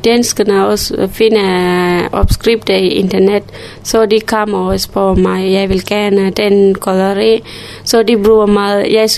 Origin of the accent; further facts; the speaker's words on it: Sri Lanka; Danish is a second language; now in Denmark; I Sri Lanka.